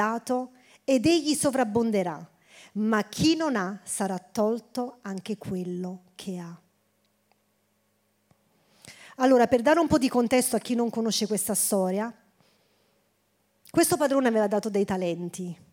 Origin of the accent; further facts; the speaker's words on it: San Marco Evangelista, Campania, Italy; Sono di San Marco.